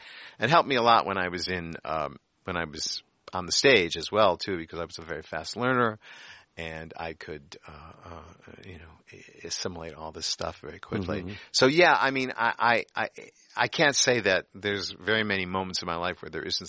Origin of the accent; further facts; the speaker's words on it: New York, United States; But they can be. I'm a New Yorker.